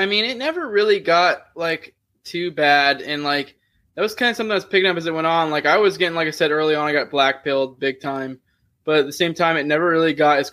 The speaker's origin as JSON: {"language": "English", "town": "Tampa", "region": "Florida", "country": "United States", "said": "I mean, I'm from Tampa, but I'm still in the same county."}